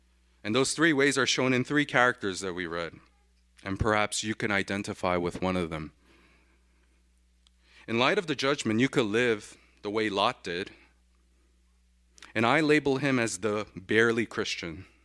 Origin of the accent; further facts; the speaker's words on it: New York, United States; And I would say, "I'm from New York," and their response is, "Oh, the modern Sodom and Gomorrah."